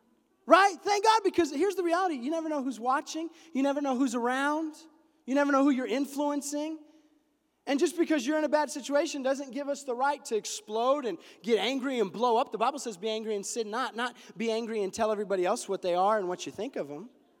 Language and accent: English; Roswell, New Mexico, United States; I grew up in Roswell, New Mexico. I call it Roswell, America, because aliens and whatever, it's weird.